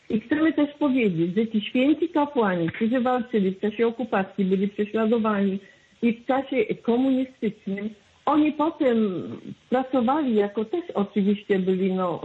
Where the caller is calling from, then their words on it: Kielce, Świętokrzyskie Voivodeship, Poland; jestem z Kielc.